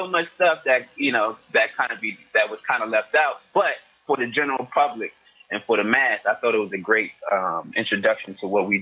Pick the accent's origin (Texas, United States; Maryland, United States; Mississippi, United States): Maryland, United States; Temple Hills; I grew up in the Silver Hill. I grew up a Silver Hill Bear. You know, that's where I'm from, Temple Hill.